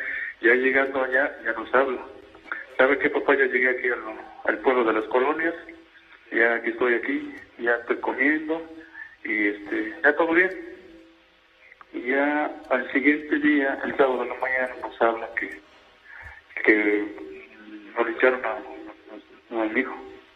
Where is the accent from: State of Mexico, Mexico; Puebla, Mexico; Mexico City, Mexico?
Mexico City, Mexico; Nosotros somos de aquí, de la Ciudad de México.